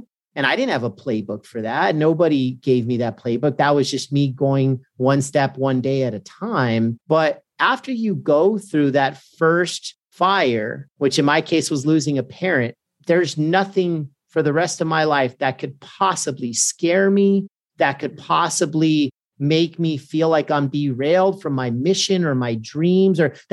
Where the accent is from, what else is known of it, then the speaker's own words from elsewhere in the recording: California, United States; Even though I'm from SoCal, I went up to the Bay Area